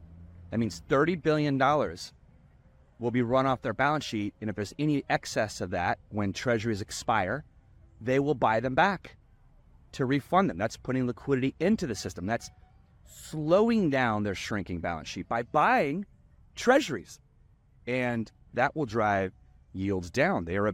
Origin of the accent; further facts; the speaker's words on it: Texas, United States; I'm from Texas. I get it.